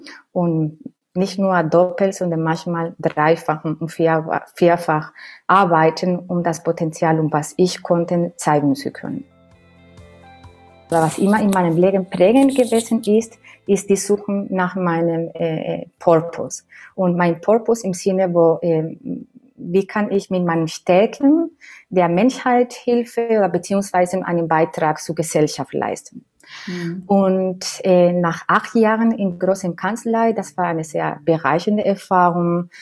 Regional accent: Andalusia, Spain; German is a second language; moved away as an adult; ich komme sprünglich aus Spanien. Meine Wurzeln liegen im Südspanien, Andalusien, zwischen zwei Städten, Sevilla und Cádiz.

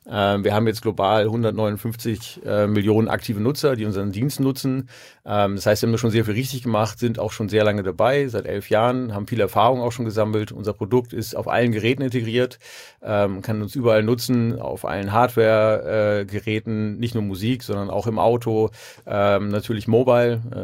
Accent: Hamburg, Germany; born there; ich bin gebürtiger Hamburger und irgendwie hier immer hängen geblieben.

